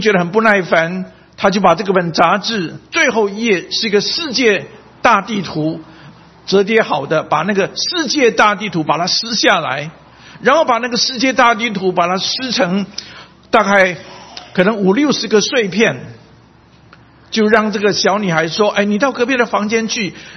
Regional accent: China; 好像很多我们从大陆来的，我们信马列主义

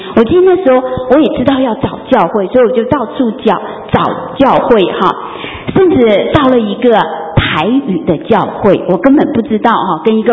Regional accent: China; 那我们都是从国内来的，从大陆来的。

